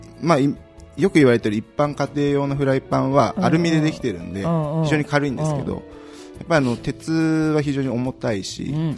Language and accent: Japanese; Iwate, Japan; 出身は岩手県